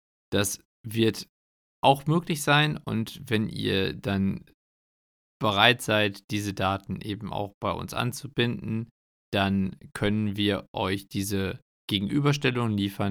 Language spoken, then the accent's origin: German; Bocholt, North Rhine-Westphalia, Germany; Ob das eher so ein Münsterland-Ding ist oder so, ich komme ja aus Bocholt.